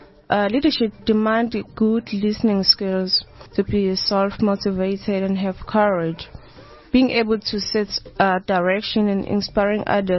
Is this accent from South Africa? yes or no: yes; Inanda, KwaZulu-Natal, South Africa; I'm from Inanda. I started my primary school at Shembe Primary School. I did my high school education in Inanda Comprehensive.